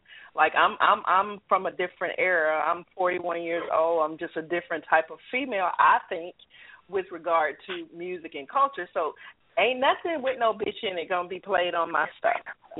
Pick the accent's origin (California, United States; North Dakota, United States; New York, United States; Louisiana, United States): Louisiana, United States; Forest; I'm from Forest, Louisiana. I'm from the Gulf Coast.